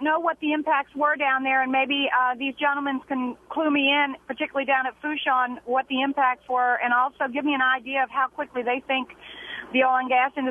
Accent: New Orleans, Louisiana, United States; Yes, I'm actually from New Orleans and driving through Nashville and caught your program on the radio.

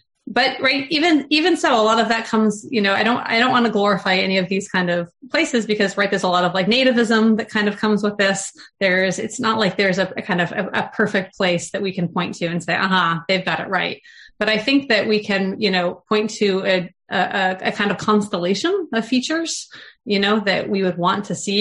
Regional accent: South Dakota, United States; I grew up in South Dakota in like an absolute gun owning home

